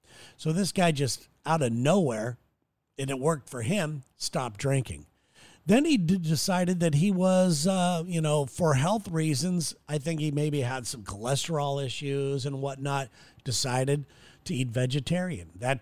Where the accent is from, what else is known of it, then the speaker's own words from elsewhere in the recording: United States; As an American guy, I'm honored.